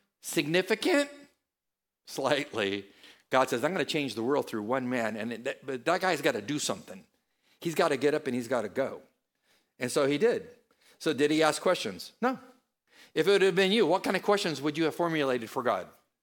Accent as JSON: {"language": "English", "town": "San Diego", "region": "California", "country": "United States", "said": "I'm from San Diego. So am I. I'm from San Diego."}